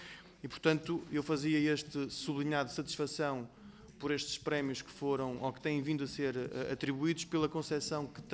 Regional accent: Paços de Brandão, Aveiro, Portugal; Museu do Papel de Paços de Brandão, que compreenderão porquê, porque é da minha terra

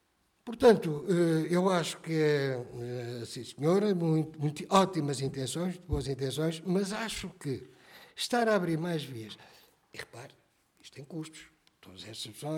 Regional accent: Portugal; somos portugueses

